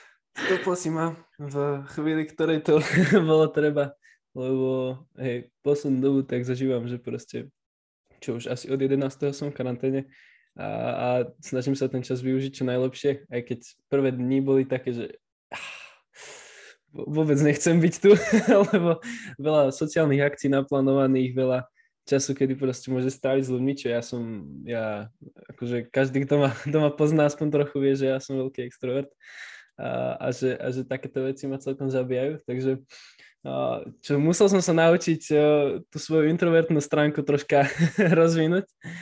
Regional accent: Žilina, Žilina Region, Slovakia; som zo Žiliny, mám 18 rokov, v septembri som sa dal pokrstiť, čiže teraz môžem radosne prehlasovať, že som kresťan.

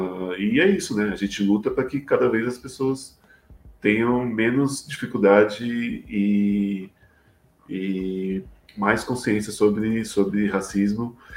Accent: São Paulo, Brazil; eu sou de Perus, e eu vejo muito isso na quebrada

